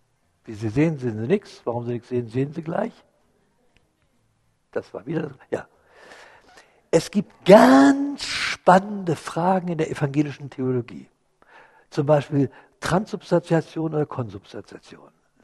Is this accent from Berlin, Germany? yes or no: yes; Berlin, Germany; sind wir nach Berlin gefahren, meiner Heimatort.